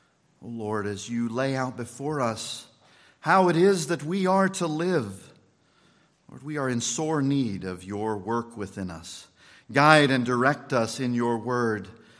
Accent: Winchester, Kansas, United States; growing up in Winchester, Kansas, I had a beloved RP doctor there.

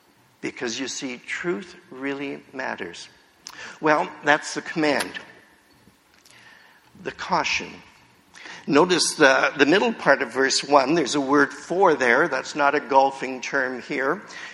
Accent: Windsor, Ontario, Canada; When I was a kid growing up in Windsor, I grew up in the west side of town

